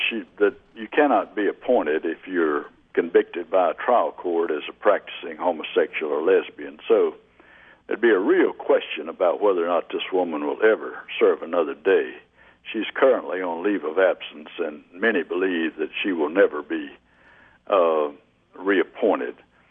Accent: Georgia, United States; it's kind of reminiscent of growing up in South Georgia.

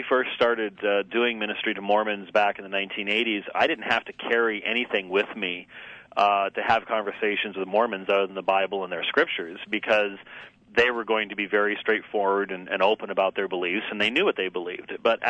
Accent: Scotland, United Kingdom; I'm a Scotsman, for example

